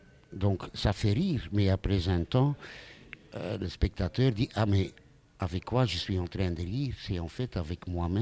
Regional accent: Flanders, Belgium; French is a second language; Ma jeunesse, c'était dans l'entour d'Anvers. Après, j'étais à Gand pour mes études.

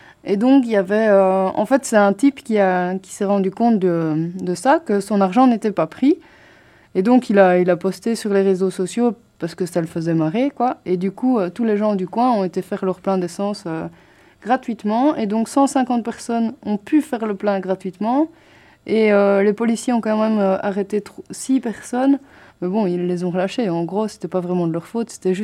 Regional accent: Belgium; Et là, on revient chez nous en Belgique.

